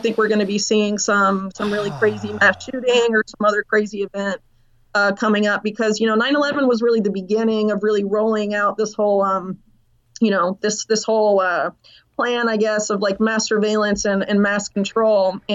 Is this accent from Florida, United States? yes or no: yes; Sarasota, Florida, United States; That's my hometown. So I was there when Bush was there, I guess.